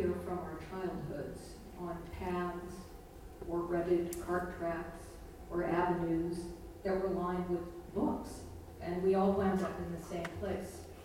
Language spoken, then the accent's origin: English; Jacksonville, Florida, United States; I'm a Southerner. I grew up in what you may think is not the South, but it really is, Jacksonville, Florida. It's right over the border from Georgia.